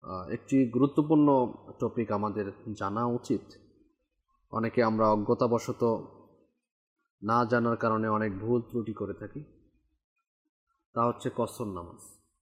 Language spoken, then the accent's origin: Bangla; Barisal, Barisal Division, Bangladesh; now in Dhaka, Bangladesh; আমার বাড়ি বরিশালে, বরিশাল থেকে আমি ঢাকাতে আসলাম